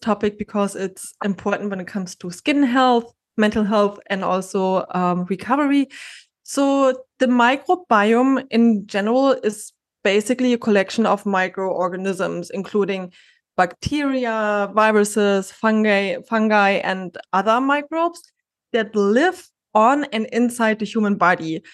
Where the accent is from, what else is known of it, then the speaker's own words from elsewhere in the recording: Germany; English is a second language; now in Miami, United States; I studied fitness and wellness management back in Germany. I'm originally from Germany. I live in Miami.